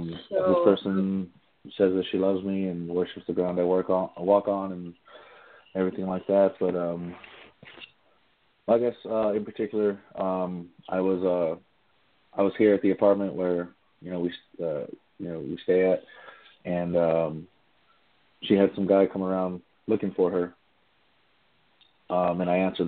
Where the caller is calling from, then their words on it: Colorado Springs, Colorado, United States; I currently live in Colorado Springs, Colorado.